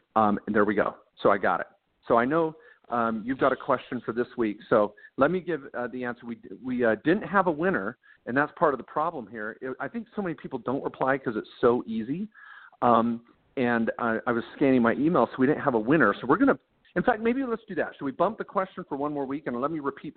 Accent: Washington, United States; I grew up in Washington State. I know Puget Sound.

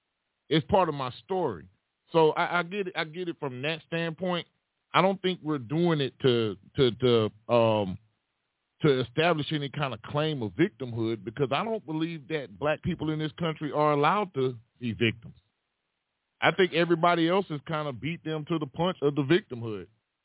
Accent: Gulf Coast, United States; Because I'm about to say, I'm from the Gulf Coast.

